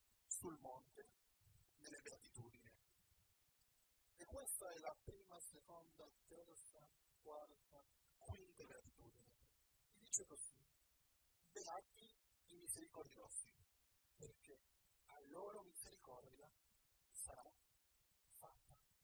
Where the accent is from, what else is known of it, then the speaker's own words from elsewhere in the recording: Peru; first language es; Italian is a second language; moved away as an adult; now in Italy; vi avevo parlato che sono peruviano, sono da poco tempo qui in Italia